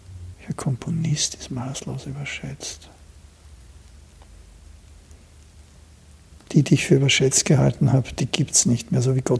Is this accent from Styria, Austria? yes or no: no; Vienna, Austria; born there; Ich bin ein in Wien geborener österreichischer Europäer, der seine Wurzeln in der Welt hat und trotzdem nirgends zu Hause ist.